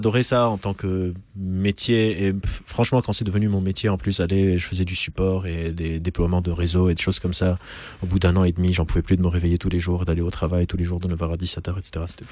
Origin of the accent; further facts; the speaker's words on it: Lebanon; Je suis d'origine libanaise, j'ai grandi au Liban.